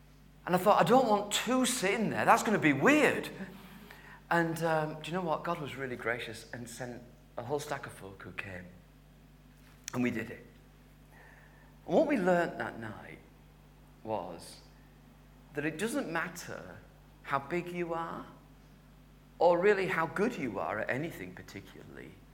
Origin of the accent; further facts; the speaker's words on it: Halifax, Yorkshire and the Humber, United Kingdom; I grew up in Halifax. That was a good deal in Halifax. In the 1970s